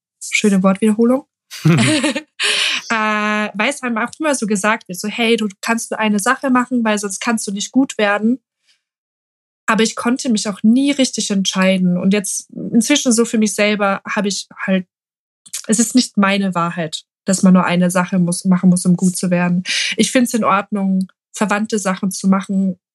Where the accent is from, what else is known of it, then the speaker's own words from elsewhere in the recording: Austria; Nö, genau. Ich bin Österreicherin.